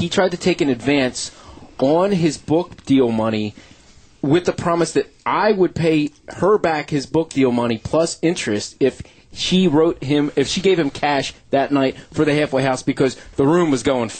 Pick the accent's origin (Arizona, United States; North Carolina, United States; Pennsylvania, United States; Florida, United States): Pennsylvania, United States; Philadelphia; I'm proud. I'm from South Philly.